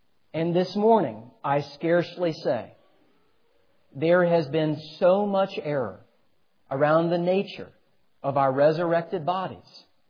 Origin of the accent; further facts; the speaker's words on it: the South, United States; And so there began the deconstruction of many years as a Southerner